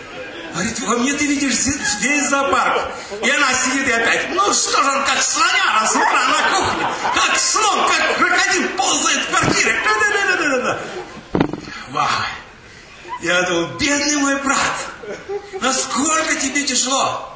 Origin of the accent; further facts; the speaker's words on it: Belarus; Я вырос в Беларуси, в одном колхозе, в деревне.